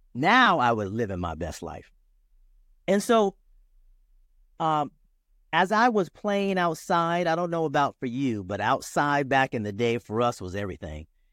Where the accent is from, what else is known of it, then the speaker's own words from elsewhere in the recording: California, United States; I was born and raised in California.